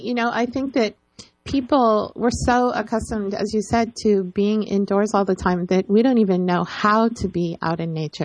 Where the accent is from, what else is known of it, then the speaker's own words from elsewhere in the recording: California, United States; You know, I come from Northern California, and I have, as you probably know, there are a lot of forests in Northern California, and I particularly lived in a forested area.